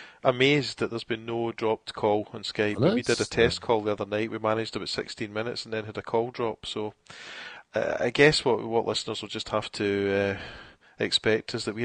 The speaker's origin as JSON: {"language": "English", "region": "Scotland", "country": "United Kingdom", "said": "we as Scottish educators have got to be very self-critical."}